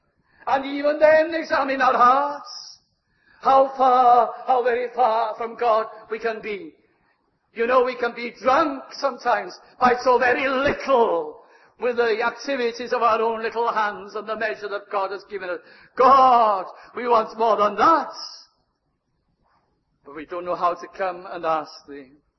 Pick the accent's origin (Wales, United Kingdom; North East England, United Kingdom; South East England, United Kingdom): Wales, United Kingdom; Llandewi Brevi; now in Cardiff, United Kingdom; When I came from Llandewi Brevi to Cardiff, I said, no bicycles. We now live in a busy city with big cars and so on and so on.